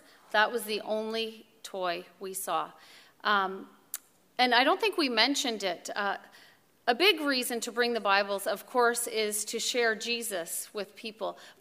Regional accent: Canada; I'm from Canada.

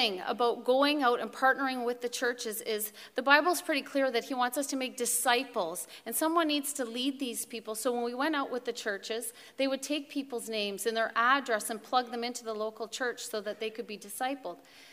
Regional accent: Canada; I'm from Canada.

